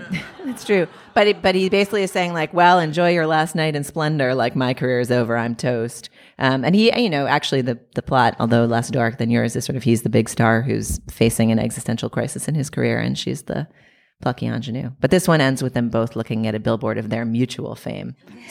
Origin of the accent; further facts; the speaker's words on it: Boston, Massachusetts, United States; There was one recently, I believe it was called The Town, making fun of my hometown of Boston.